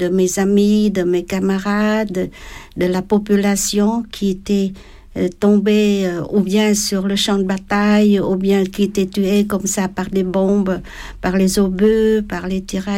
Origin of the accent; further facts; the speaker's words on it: Ho Chi Minh City, Vietnam; mon pays natal, le Vietnam. Alors c'est pour ça qu'à l'âge de 8 ans, ma mère a déjà commencé à me confier la mission d'être agente de liaison dans Saigon.